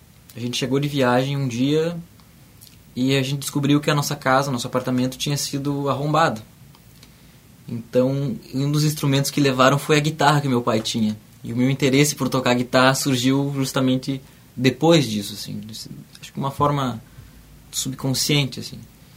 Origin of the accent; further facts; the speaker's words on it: Lagoa Vermelha, Rio Grande do Sul, Brazil; já quando eu voltei a morar na minha cidade natal, que é Lagoa Vermelha.